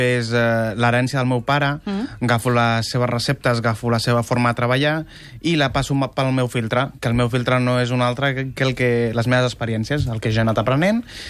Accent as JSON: {"language": "Catalan", "town": "Barcelona", "region": "Catalonia", "country": "Spain", "tie": "born there", "said": "Jo vaig néixer a Barcelona, sí."}